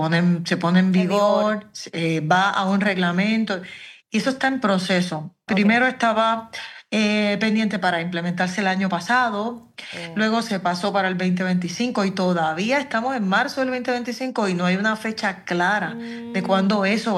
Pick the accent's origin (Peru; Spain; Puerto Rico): Puerto Rico; ciudadanos americanos, entiéndase, puertorriqueños, porque lo somos, americanos